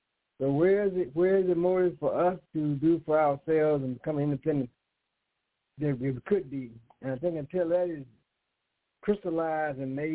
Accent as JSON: {"language": "English", "town": "Mound Bayou", "region": "Mississippi", "country": "United States", "tie": "born or raised there", "said": "Again, I grew up in Mount Bayou umbrella area."}